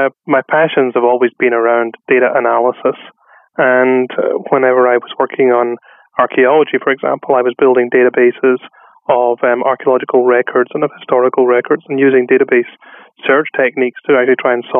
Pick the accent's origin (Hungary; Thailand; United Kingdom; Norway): United Kingdom; Scotland; now in Redmond, United States; Yes, I am originally, yeah. Yeah. In fact, I'm still from Scotland.